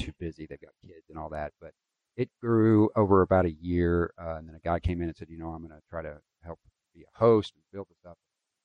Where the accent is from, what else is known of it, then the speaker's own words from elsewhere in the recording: Louisville, Kentucky, United States; Did I mention I'm from Louisville?